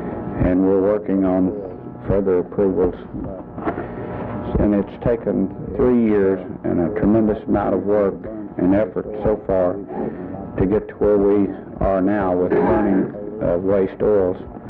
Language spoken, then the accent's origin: English; Fairbanks, Alaska, United States; I'm from Fairbanks, Alaska.